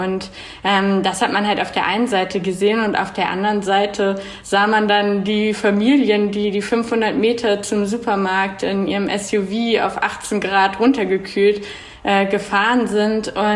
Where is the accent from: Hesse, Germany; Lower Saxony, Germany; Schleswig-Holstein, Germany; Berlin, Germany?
Berlin, Germany; now in Zürich, Switzerland; Ich wohne in Zürich zurzeit, bin aus Berlin